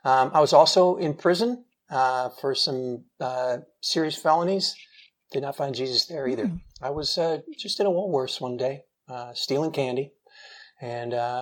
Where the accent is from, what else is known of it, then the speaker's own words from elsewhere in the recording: Indiana, United States; Originally, I'm from on the south of Indianapolis, just south of Indianapolis.